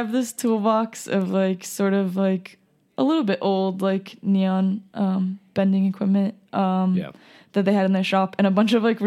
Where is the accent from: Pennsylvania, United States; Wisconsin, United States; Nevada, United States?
Nevada, United States; Las Vegas; So I come from Las Vegas, and I was actually born there.